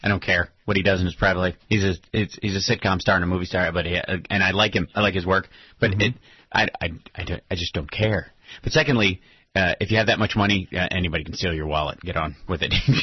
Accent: Kentucky, United States; this is the state that, and it's my home state, that's kept Mitch McConnell in there for a while

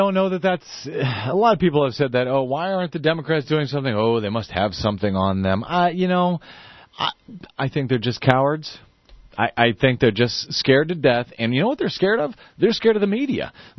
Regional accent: Los Angeles, California, United States; A lot of calls from Los Angeles. I feel loved here in my hometown.

